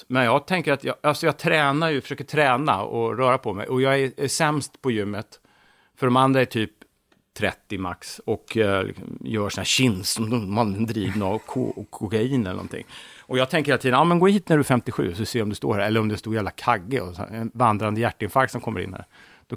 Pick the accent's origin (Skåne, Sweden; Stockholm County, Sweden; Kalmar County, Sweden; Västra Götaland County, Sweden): Stockholm County, Sweden; Täby; born there; Jag är född i Stockholm, i Täby. Mm. 1963.